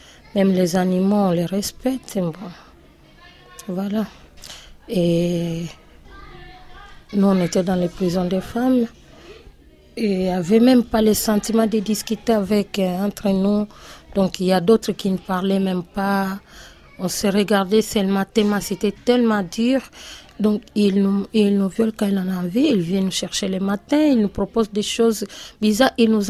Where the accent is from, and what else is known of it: DR Congo